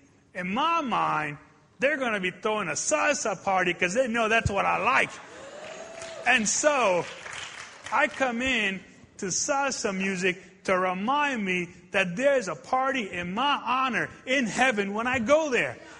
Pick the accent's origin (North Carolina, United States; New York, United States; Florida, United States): New York, United States; New York City; also born or lived in Puerto Rico; See, when I grew up in New York City, born in Puerto Rico, grew up in New York City, I really enjoyed salsa music.